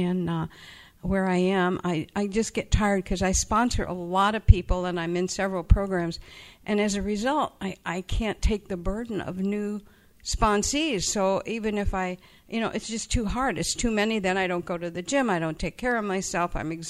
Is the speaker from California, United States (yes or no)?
yes; Los Angeles, California, United States; I was raised here in Los Angeles in the program. 30 years I lived here